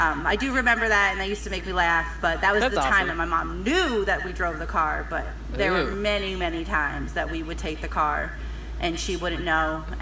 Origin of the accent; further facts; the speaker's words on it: Albany, New York, United States; I'm from Albany, New York.